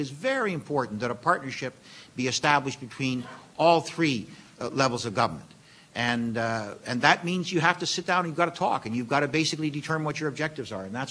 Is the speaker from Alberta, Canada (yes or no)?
no; Montreal, Quebec, Canada; First of all, I am from Montreal, and the mayors